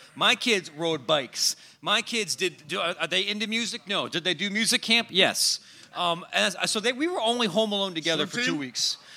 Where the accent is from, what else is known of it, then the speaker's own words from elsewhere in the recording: Chicago, Illinois, United States; I'm not going to come up here in front of you and God and everybody to say I'm from Naperville. No, I'm from Chicago.